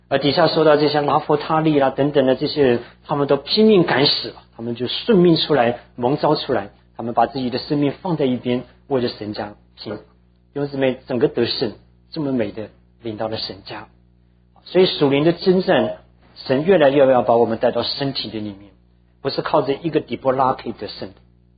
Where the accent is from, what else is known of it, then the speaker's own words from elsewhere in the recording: Taiwan; now in United States; 所以我小的时候在台湾长大，我父母亲都当然也在这里啊